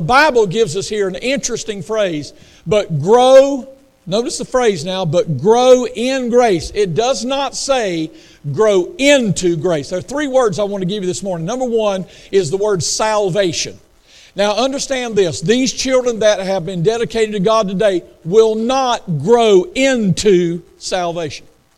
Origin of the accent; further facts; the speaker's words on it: Hahira, Georgia, United States; My hometown is Hayhira, Georgia. How many knows where Hayhira, Georgia is?